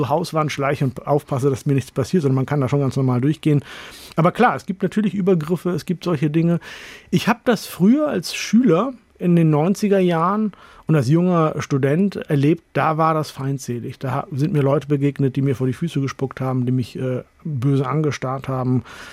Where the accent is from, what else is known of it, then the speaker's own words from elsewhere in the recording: Hollern-Twielenfleth, Lower Saxony, Germany; ich komme aus Holland-Vielenfleet, das ist ein Dorf im alten Land, wo ich groß geworden bin.